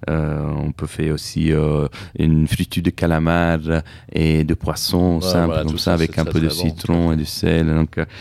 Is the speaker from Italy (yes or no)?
yes; Italy; vu que je suis italien